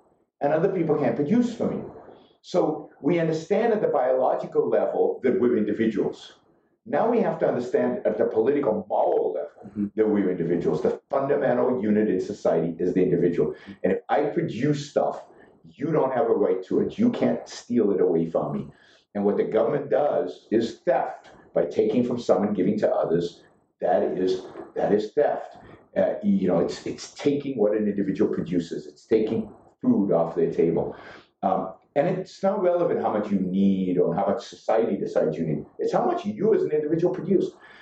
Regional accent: Israel; Israel, when I was growing up in Israel, Israel was a socialist country.

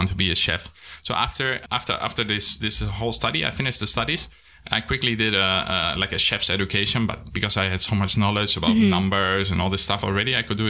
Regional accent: Green Heart, Netherlands; English is a second language; And as I said, I'm from the Green Heart. So in the Green Heart, it's very famous that there's a lot of flower business.

